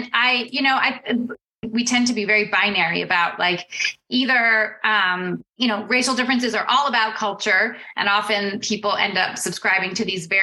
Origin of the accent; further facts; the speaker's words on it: United States; this is a very different world than the one that I grew up in the United States.